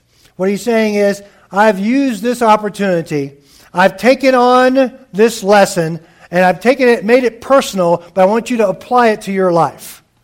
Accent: Louisiana, United States; When I grew up in Louisiana, we shrimped out in the Gulf of Mexico a lot

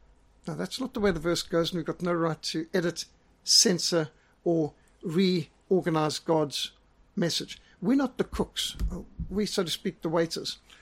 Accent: Zimbabwe; I was raised in Rhodesia, and I served in the South African Defence Force.

